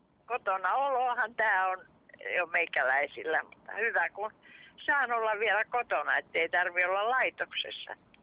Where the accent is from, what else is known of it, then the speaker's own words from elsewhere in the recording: Hämeenlinna, Kanta-Häme, Finland; Me ollaan alun perin Hämeenlinnasta kotosi.